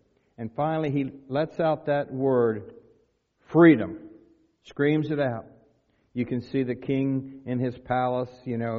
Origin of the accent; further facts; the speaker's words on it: Frankfort, Delaware, United States; he's from our hometown in Frankfort, Delaware, or my hometown in Frankfort, Delaware.